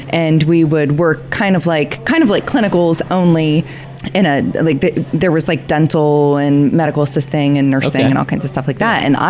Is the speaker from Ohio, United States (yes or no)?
yes; Kensington, Ohio, United States; I'm from Kensington, Ohio.